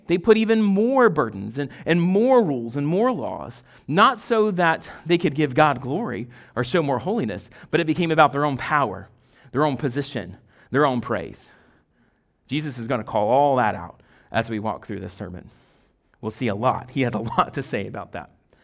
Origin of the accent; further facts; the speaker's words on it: Mississippi, United States; what I would call a cougar, but I'm from Mississippi.